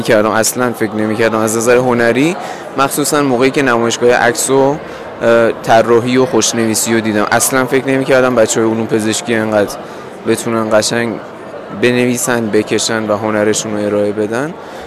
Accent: Sanandaj, Kurdistan, Iran; now in Gorgan, Iran; شهر خودم سنندجه که من اصالتا سنندجی ام و یکی شهریه که توش دانشجو هستم و ساکنم الان

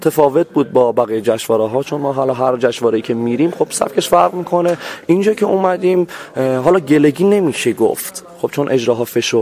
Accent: Abadan, Khuzestan, Iran; من بچه آبادان هستم، البته خانواده من خودم جنگ زده میشم دیگه.

